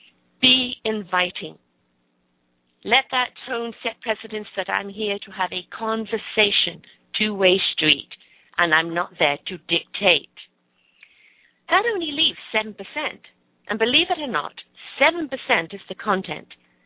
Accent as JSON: {"language": "English", "country": "United Kingdom", "said": "I have a natural handicap. I am British. Our humor is dry."}